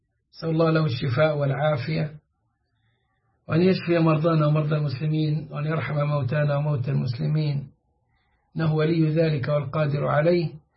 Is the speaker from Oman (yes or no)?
no; Egypt; مثل الشاطر حسن الخطيب الشيعي الذي كان عندنا في مصر عند مسجد كبر الجامعة